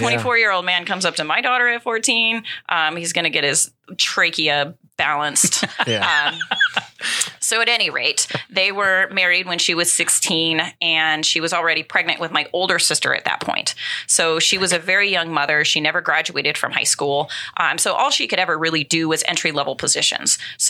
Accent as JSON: {"language": "English", "town": "Anchorage", "region": "Alaska", "country": "United States", "tie": "born or raised there", "also_born_or_lived": "Fairbanks", "said": "I was born in Fairbanks, raised in Anchorage. My father was an army troop, so he was serving up there. He worked on helicopters. That's where my twin sister and I were born."}